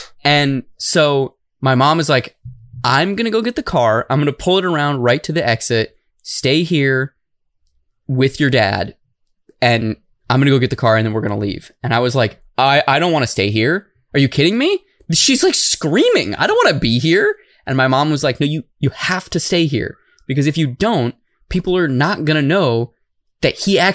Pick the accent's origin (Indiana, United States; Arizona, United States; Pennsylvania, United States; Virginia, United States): Arizona, United States; Tucson; So I am originally from Tucson.